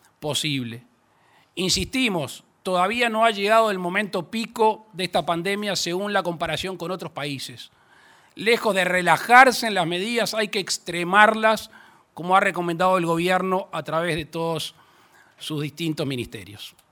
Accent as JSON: {"language": "Spanish", "country": "Uruguay", "said": "como padre de familia, como uruguayo"}